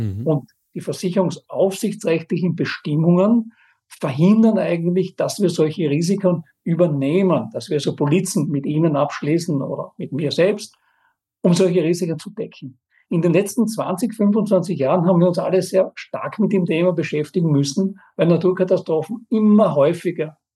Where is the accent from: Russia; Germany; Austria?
Austria; Styria; Ich bin in einer Bergstadt in der Obersteiermark aufgewachsen, mit absoluter sozialdemokratischer Mehrheit